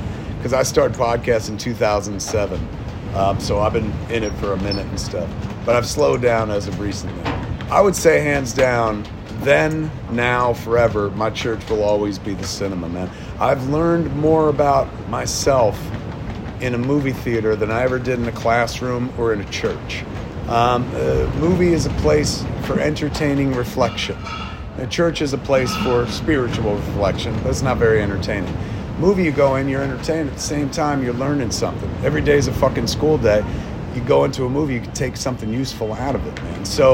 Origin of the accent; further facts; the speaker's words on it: New Jersey, United States; I own a movie theater in the States, in New Jersey, at my hometown.